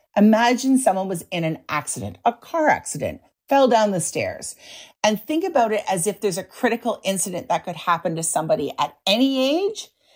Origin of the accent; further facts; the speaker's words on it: Canada; We thought, oh, we're Canadian. We're nicer than that.